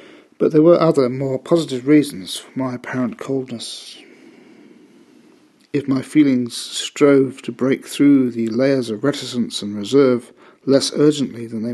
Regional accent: England, United Kingdom; my cultural conditioning as an Englishman

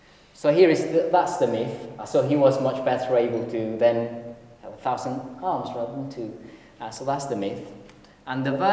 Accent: Mexico; So, I'm from Mexico originally

